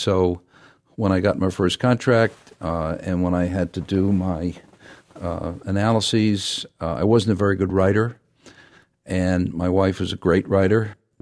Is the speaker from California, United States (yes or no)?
no; Queens, New York, United States; I'm a Queens boy. When I was born, my dad was a milkman, and he literally drove my mom to the hospital in Brooklyn with me on board.